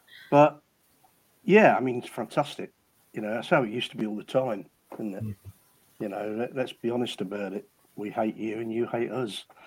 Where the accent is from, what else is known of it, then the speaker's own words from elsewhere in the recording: Nuneaton, West Midlands, United Kingdom; Hey, mate, if you know … I'm from Nuneaton.